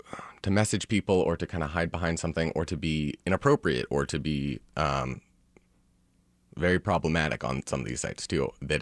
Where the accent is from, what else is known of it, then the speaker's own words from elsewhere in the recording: Kansas City, Missouri, United States; So I'm originally from Kansas City. I grew up in Brookside, and then I went to Catholic grade school and high school, which is always fun.